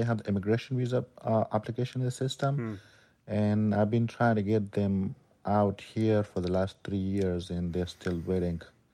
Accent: Afghanistan; to go to Afghanistan to visit my family, help them out with the paperwork. As soon as I arrived in my hometown, I was stuck at the house for 2 weeks.

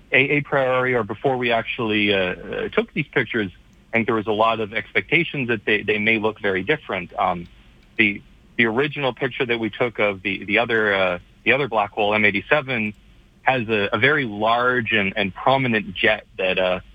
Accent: Calgary, Alberta, Canada; I'm from Calgary, so and Canadian

